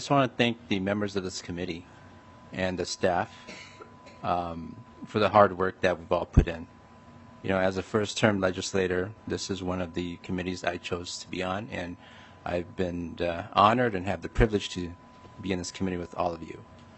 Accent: Minnesota, United States; as a farmer and a former rancher, as a Minnesotan

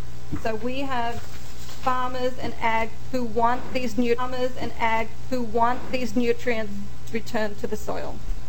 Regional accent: Australia; I was trying to place where your accent was from. So I'm just going to say, I'm from Australia.

